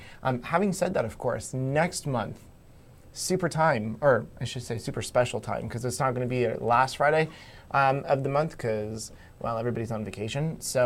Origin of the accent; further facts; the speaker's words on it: Canada; Don't forget the CA because we are proudly Canadian.